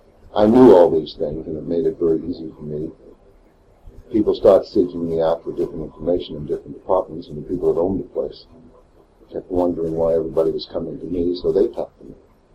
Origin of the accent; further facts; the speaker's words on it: Bronx, New York, United States; born there; moved away as an adult; now in Las Vegas, United States; I was born in the Bronx, New York, on December 20th, 1924.